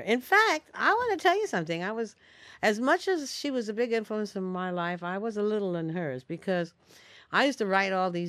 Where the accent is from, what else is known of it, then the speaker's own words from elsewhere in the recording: New York City, New York, United States; also born or lived in Chicago; now in California, United States; I was born in New York City. Lived there all my life until I moved out here.